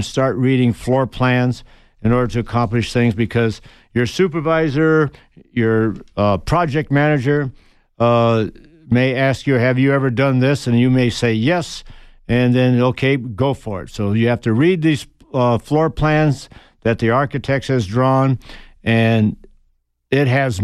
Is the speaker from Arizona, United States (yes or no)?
yes; Tucson, Arizona, United States; In my case, in growing up in Tucson, Arizona, most of it was due to actual experience with my dad, who was a contractor, furniture maker, carpenter, a builder.